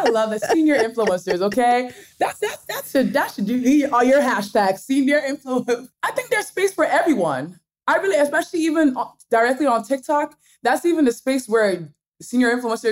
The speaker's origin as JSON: {"language": "English", "country": "Nigeria", "accent": "Nigerian", "said": "I'll read words with my Nigerian accent, because I kind of switched back to my Nigerian accent."}